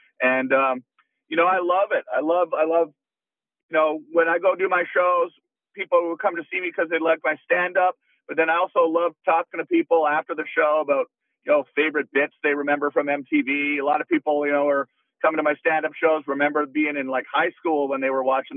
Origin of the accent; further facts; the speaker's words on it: Canada; Canadian.